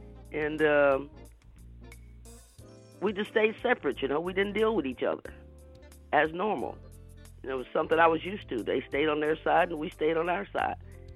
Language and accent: English; Augusta, Georgia, United States; As a black growing up in Augusta, you, like I said, you stayed in your space.